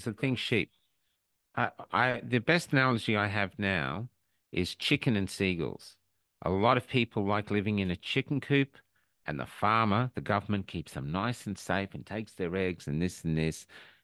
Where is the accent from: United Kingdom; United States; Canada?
United Kingdom; Wales; I mean, I grew up in Wales, but going to Cornwall is different from going to Edinburgh.